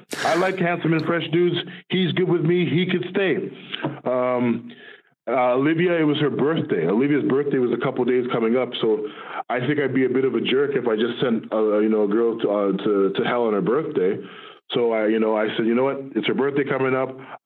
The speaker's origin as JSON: {"language": "English", "town": "Toronto", "region": "Ontario", "country": "Canada", "said": "I'm from Toronto."}